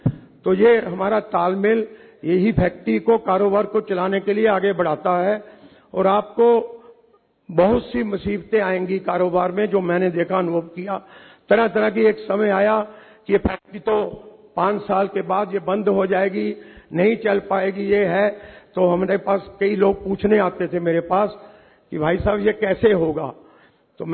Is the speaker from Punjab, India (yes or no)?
yes; Ludhiana, Punjab, India; moved away as an adult; now in Varanasi, India; मैं लुधियाना का पंजाब का रहने वाला हूं और 1992 में मैं काशी में आया था सोच करके कि कोई इंडस्ट्री लगाना है।